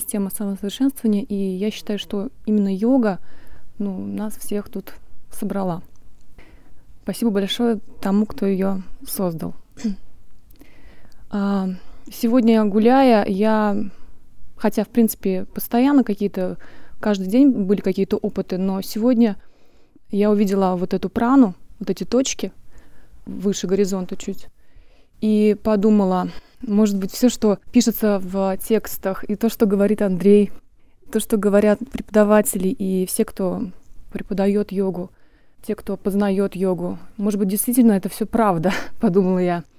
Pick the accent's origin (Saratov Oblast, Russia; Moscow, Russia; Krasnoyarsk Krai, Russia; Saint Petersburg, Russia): Saint Petersburg, Russia; я из Санкт-Петербурга.